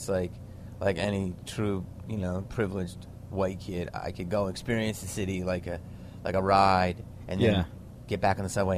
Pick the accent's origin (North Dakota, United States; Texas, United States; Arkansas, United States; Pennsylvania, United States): Pennsylvania, United States; Upper Darby; Yeah, I was from Philly, outside of it. It's called Upper Darby.